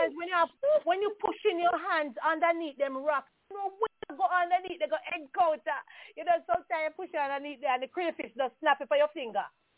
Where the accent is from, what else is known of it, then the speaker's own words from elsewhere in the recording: Jamaica; Because growing up in Jamaica was a delight for me. I never want to change anything.